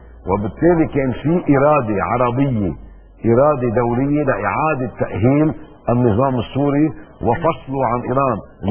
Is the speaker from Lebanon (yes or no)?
yes; Lebanon; ونحن كاعوام كمواطنين كلبنانيين مش مقدرين الوضع اللي نحن موجودين فيه